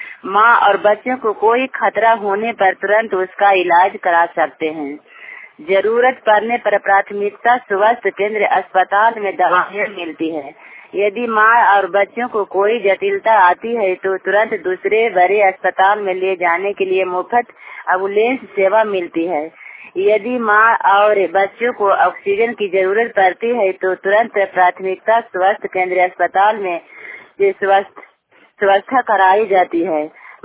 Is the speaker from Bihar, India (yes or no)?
yes; Soradi, Bihar, India; नालंदा जिला के रहने वाली हूँ, हरनौत प्रखंड सोराडी पंचायत, मेरा गांव सोराडी है।